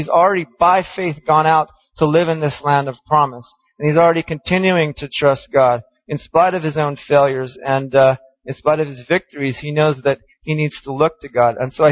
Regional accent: Hawaii, United States; I'm from Hawaii, potluck, it's like you come and people know how to do food in Hawaii.

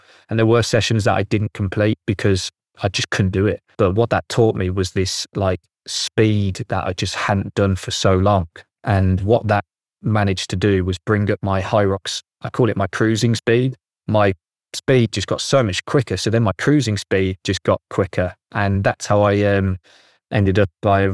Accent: Birmingham, West Midlands, United Kingdom; And then I've got the High Rocks over in Birmingham in my hometown.

